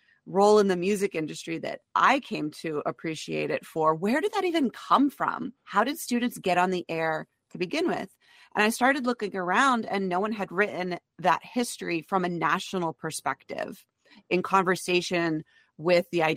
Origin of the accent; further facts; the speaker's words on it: Vermont, United States; I'm from Vermont